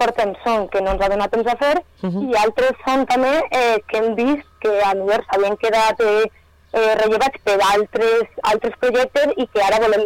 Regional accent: Betxí, Valencian Community, Spain; Sí, soc de Betxí

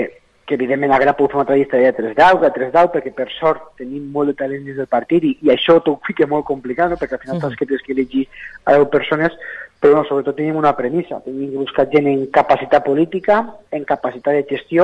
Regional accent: Alcora, Valencian Community, Spain; la gran sort de poder tornar a continuar sent l'alcalde del meu poble

